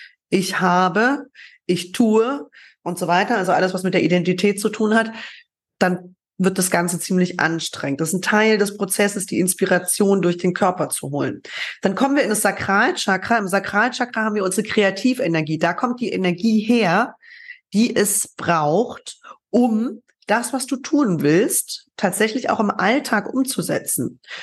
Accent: Germany; Ich bin in der DDR zum Beispiel geboren und die ersten 6 Jahre aufgewachsen.

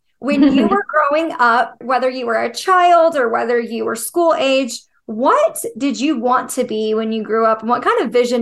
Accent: Fort Worth, Texas, United States; So I grew up in Fort Worth, Texas. Not many people know that. And theater is really, really big there.

